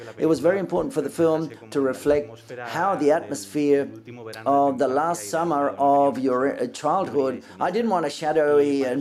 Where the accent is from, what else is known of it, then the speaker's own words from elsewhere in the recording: Barcelona, Catalonia, Spain; Hi, I'm from Barcelona as well, with my colleagues, cinema students.